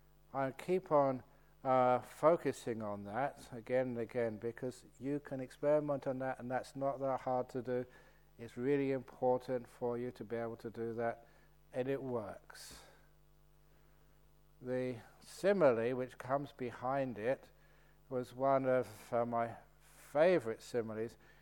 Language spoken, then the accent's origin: English; London, United Kingdom; growing up in London, parents were poor